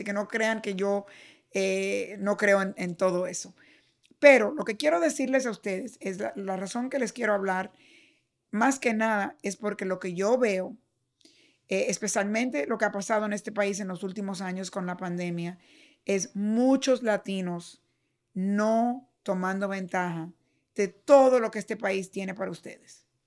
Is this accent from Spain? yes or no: no; Cuba; born there; moved away; yo soy una inmigrante, que no nací en este país, nací en Cuba y vine aquí.